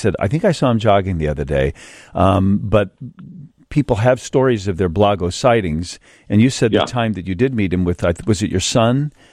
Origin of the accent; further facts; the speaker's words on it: Chicago, Illinois, United States; But what do I learn as a Chicagoan that maybe I didn't know?